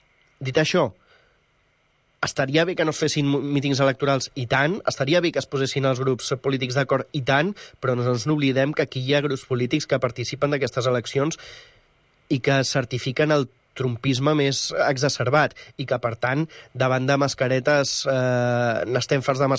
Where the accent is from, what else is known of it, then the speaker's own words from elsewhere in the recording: Torrelles de Llobregat, Catalonia, Spain; Que jo sóc de Torrelles de Llobregat i jo no puc anar a Barcelona a veure una obra de teatre.